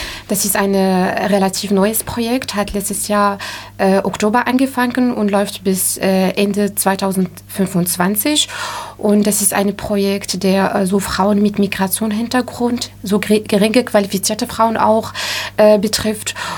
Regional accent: Morocco; first language Arabic; German is a second language; ich komme aus Marokko. Unsere so Muttersprache ist Arabisch, aber die zweite Amtssprache ist Französisch. Damit bin ich auch aufgewachsen.

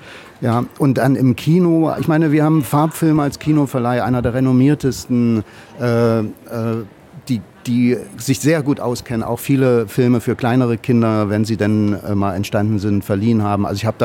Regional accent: Naumburg, Saxony-Anhalt, Germany; born there; Ich war gerade in Naumburg, in meiner Geburtsstadt

